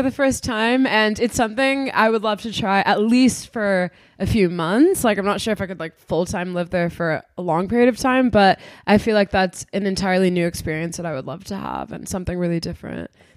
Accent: Dubai, United Arab Emirates; also born or lived in Los Angeles, United States; So we are Pakistani, but we were born in LA and then raised in the Middle East in Dubai.

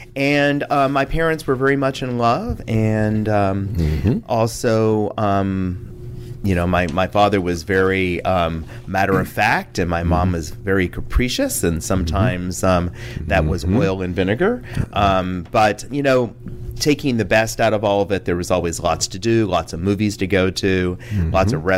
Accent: Houston, Texas, United States; I am from Houston, Texas.

